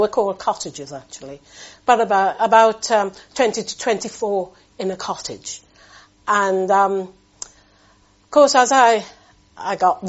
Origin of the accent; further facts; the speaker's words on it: Liverpool, North West England, United Kingdom; born there; I was born in Liverpool